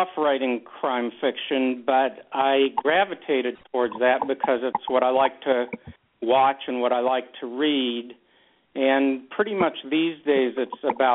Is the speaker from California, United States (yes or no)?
yes; Los Angeles, California, United States; Well, I grew up in Los Angeles, and I like to say, although I'm getting less and less liking to say it, that I'm old enough to remember Los Angeles as it was when Raymond Chandler was writing about it.